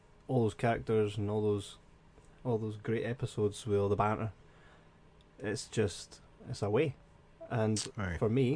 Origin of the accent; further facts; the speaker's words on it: Scotland, United Kingdom; we're Scottish, we get the banter, we get the community